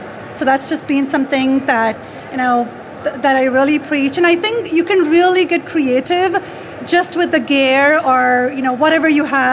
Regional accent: California, United States; I'm from California, live in Sacramento, California

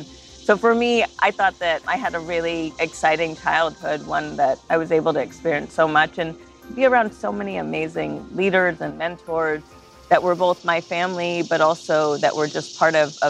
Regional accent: Keene, California, United States; Well, I grew up mostly in La Paz, Keene, California, which was the headquarters of the United Farm Workers. And it's near Bakersfield in Kern County.

